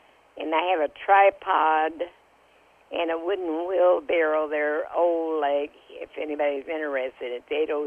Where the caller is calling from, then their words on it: Higgins, Texas, United States; Okay. I'm calling from Higgins, Texas